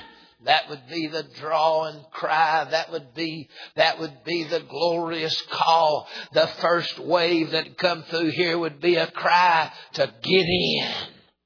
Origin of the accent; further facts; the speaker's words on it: Georgia, United States; and we're from North Georgia. My whole family's from North Georgia. And none of us lived there except me, and I didn't just made it back a few years ago.